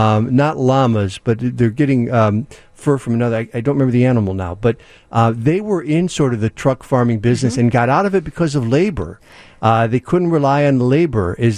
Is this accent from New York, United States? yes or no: no; Illinois, United States; Because I grew up in Kankakee County, as I tell you every time I see you, and the Hoekstras and St. Anne and Wichard, and you know, a lot of farmers around there.